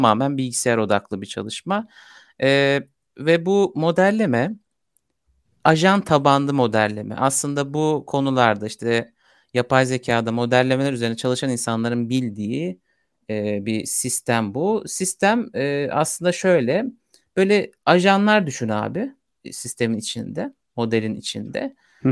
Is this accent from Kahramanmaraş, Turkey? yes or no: no; Çanakkale, Turkey; Ya şöyle ben üniversiteye kadar küçük şehirdeydim. Çanakkale'de yaşadım. Orada büyüdüm diyebilirim.